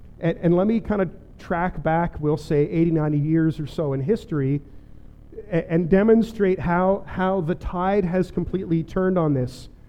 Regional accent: Fredericton, New Brunswick, Canada; I grew up kind of outside of Fredericton.

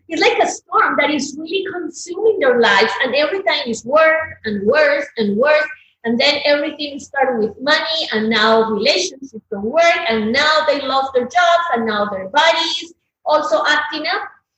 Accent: Colombia; English is a second language; now in United States; I was raised as a Catholic. My family is super Catholic. I come from Colombia. Catholicism is the number one religion. And suddenly, this Colombian girl, immigrant, living in the United States

